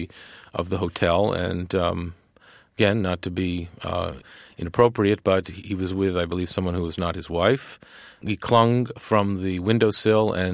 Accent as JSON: {"language": "English", "town": "Worcester", "region": "Massachusetts", "country": "United States", "tie": "born or raised there", "said": "Well, you know, I'm from Massachusetts, too. I grew up in Worcester, so I would see the Showcase cinemas right."}